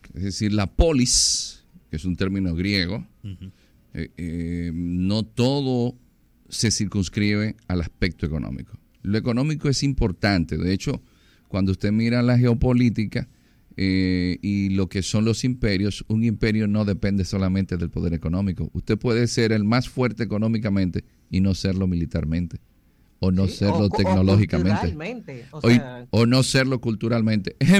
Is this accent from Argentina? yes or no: no; Massachusetts, United States; born there; aquí, en el estado donde nací, por Plymouth